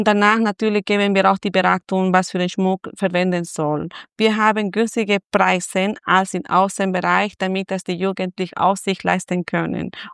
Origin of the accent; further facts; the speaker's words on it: La Paz, Bolivia; now in Austria; Also ich komme aus Bolivien, genau aus La Paz, auf 4000 Meter hoch. Ich bin schon fast 20 Jahre da in Österreich